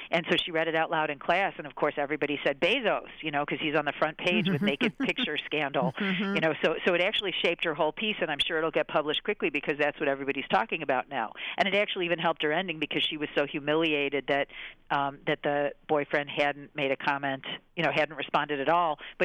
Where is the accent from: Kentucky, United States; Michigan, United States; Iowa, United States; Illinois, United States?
Michigan, United States; now in New York City, United States; And I'm from Michigan, and I wanted to stay in New York City